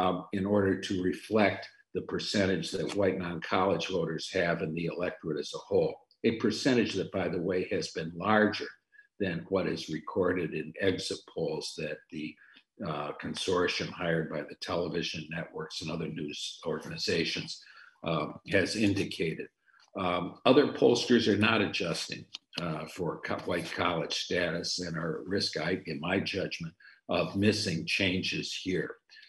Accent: Michigan, United States; 8 points in my home state of Michigan.

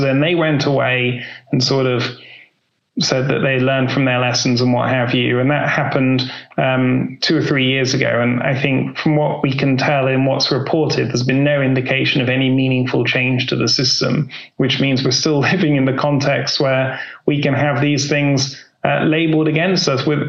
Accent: United Kingdom; And it certainly, as a Brit, feels like the police have completely lost focus in the last few years.

